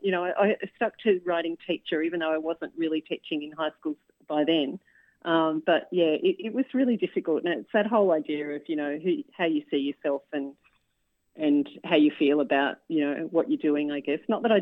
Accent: Sydney, New South Wales, Australia; They usually have a bit of a city element as well because I grew up in Sydney.

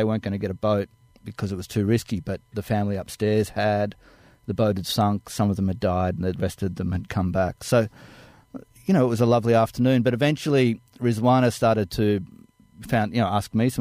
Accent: Australia; I stuck my hand out and said, "Hi … I'm from Australia."

